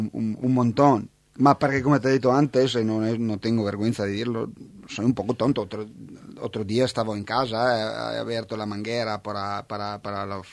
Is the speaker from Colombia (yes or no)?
no; Italy; Spanish is a second language; Ok, yo soy italiano